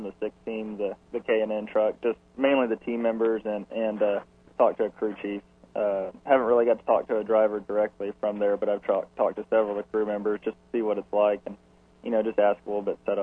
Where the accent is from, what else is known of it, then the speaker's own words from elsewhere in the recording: Texas, United States; Well, yeah, I'm originally from Texas, but I now live in North Carolina.